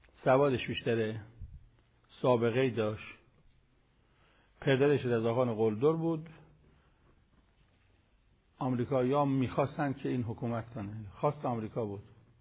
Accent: Iran; به عنوان یک ایرانی، یک مسلمان، یک طلبه

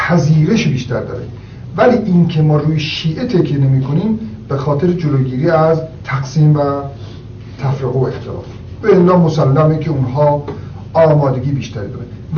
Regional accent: Iran; فهمید من از ایران هستم

